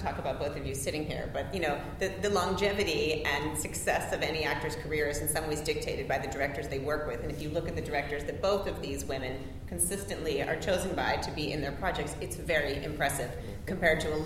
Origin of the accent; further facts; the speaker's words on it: California, United States; But, you know, growing up in California, I went to Disneyland.